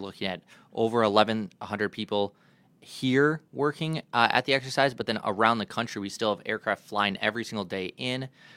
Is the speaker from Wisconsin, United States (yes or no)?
yes; Appleton, Wisconsin, United States; I started out, I grew up in Appleton, Wisconsin, so I Wisconsin born and bred.